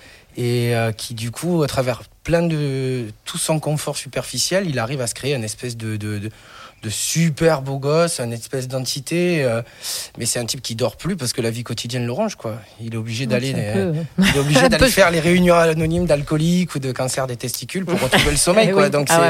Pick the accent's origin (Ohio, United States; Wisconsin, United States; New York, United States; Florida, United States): Wisconsin, United States; French is a second language; C'est parce que je viens du Wisconsin.